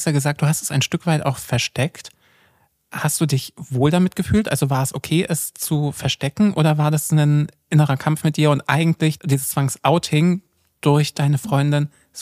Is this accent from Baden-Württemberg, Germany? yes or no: no; Görlitz, Saxony, Germany; ich bin in Görlitz groß geworden, du kennst die Gegend, es ist halt sächsische Kleinstadt